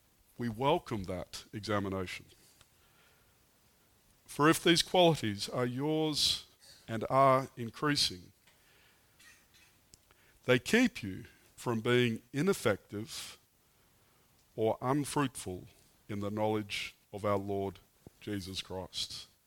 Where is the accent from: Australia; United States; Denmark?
Australia; now in France; You know, I'm a man. I'm from Australia. We don't do that. We don't kiss other men.